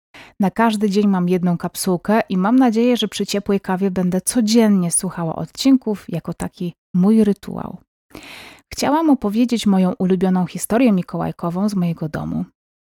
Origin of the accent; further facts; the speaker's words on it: Warmian-Masurian Voivodeship, Poland; Nie wiem, czy tylko w naszych stronach była ta tradycja z butami, czy wszędzie, a jestem z Warii, Mi i Mazur.